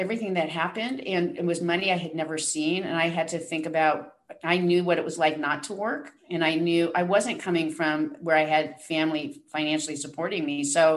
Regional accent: New York, United States; Well, it took me a long time to splurge because I came from New York

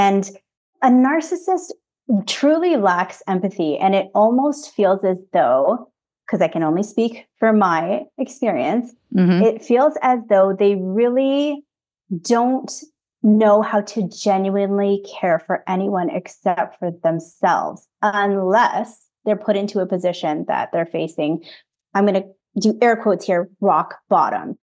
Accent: Canada; born there; I'm a Filipino Canadian. He's European, also born in Canada

